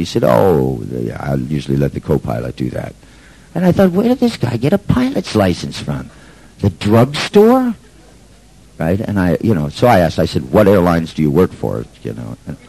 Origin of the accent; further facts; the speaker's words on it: San Francisco, California, United States; Well, see, I grew up in San Francisco, and driving is done there very differently.